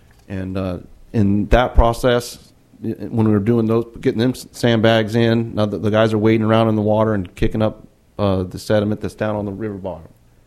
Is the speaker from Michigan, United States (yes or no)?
no; Garberville, California, United States; The second thing is I'm from Humboldt County. I was born in Garberville. I got family who still swims in this river. I grew up swimming in it all my young life